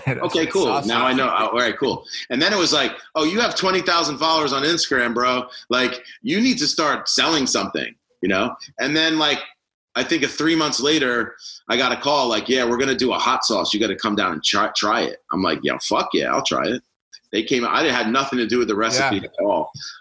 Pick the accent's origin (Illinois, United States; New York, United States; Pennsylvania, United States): New York, United States; But I was like the Tapatio when I moved to California, Tapatio. Mm-hmm. But growing up in New York, we were like religious sriracha dudes.